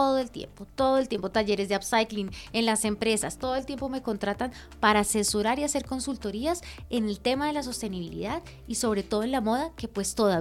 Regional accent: Colombia; soy una colombiana como tú y como yo

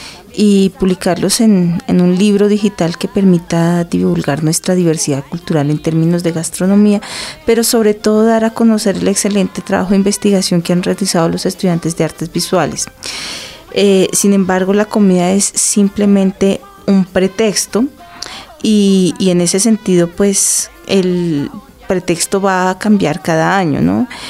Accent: Colombia; la idea de lo que nos constituye como colombianos.

